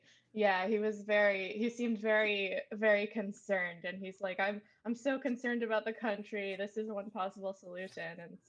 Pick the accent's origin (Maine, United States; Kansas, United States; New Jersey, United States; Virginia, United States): New Jersey, United States; I'm from Jersey, and I'm told that sometimes it shows.